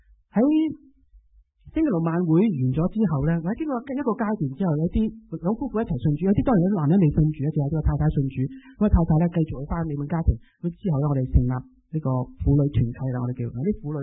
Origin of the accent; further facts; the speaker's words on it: China; 我哋中国人咧最中意啊饮饮食食噶嘛